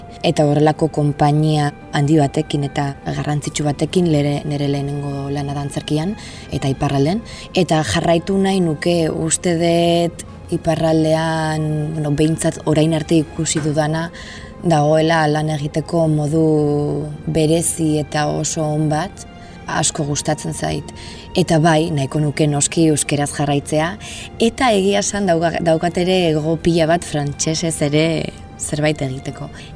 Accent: Zumarraga, Basque Country, Spain; eta aktorea naiz. Zumarragakoa naiz, Donostitik gertu dagoen herri txiki batetik, nator.

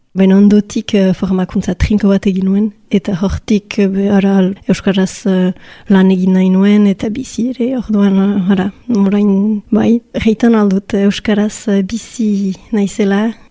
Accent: Bayonne, Nouvelle-Aquitaine, France; Baionan sortu nintzen eta ogoi urte arte Baionan bizi nintzen.

